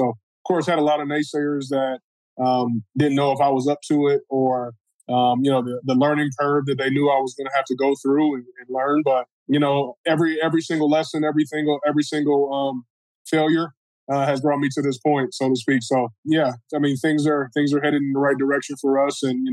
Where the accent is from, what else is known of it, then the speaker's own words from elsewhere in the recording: Cleveland, Ohio, United States; born there; now in Detroit, United States; You know, I was born in Cleveland, and I've been living in Detroit for 12 years. So I got to say, I'm a Midwest, East Coast kind of guy.